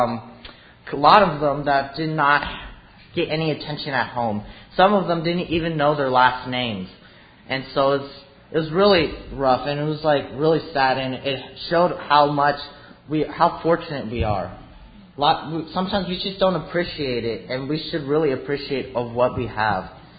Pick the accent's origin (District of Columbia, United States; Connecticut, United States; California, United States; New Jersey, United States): California, United States; I'm not from around here. I'm actually from California and Southern California.